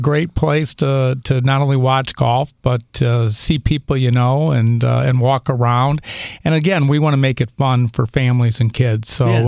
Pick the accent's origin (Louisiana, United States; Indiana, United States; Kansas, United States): Indiana, United States; But, you know, I'm from Indiana, so and love Missouri. When I moved here, one of the great things, why this is such a great sports town, is I grew up a Cubs fan